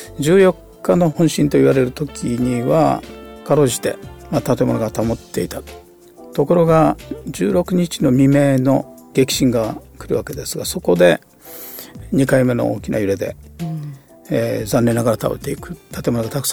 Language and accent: Japanese; Aso, Kumamoto, Japan; 阿蘇の私の実家の方もここは震度5ぐらいだったですが